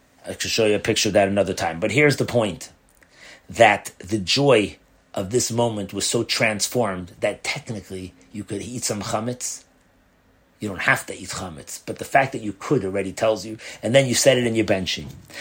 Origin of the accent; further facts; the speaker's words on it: Crown Heights, New York, United States; I remember when I was brought up in Crown Heights, even though we used to go to Springfield for Pesach to my grandparents